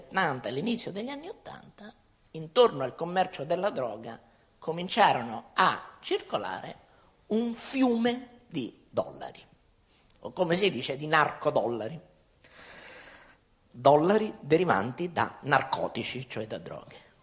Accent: Catania, Sicily, Italy; io sono di Catania

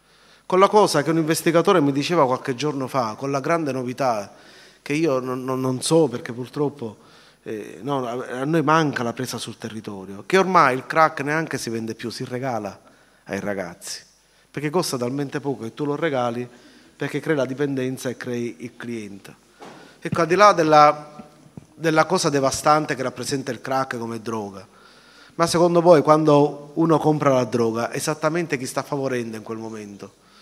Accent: Sicily, Italy; Quando io all'estero dico sono siciliano

